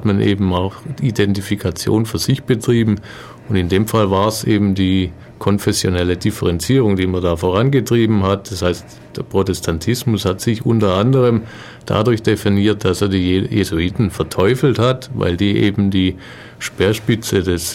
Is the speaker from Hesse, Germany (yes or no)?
no; Ellwangen, Baden-Württemberg, Germany; Ich komme aus Ellwangen.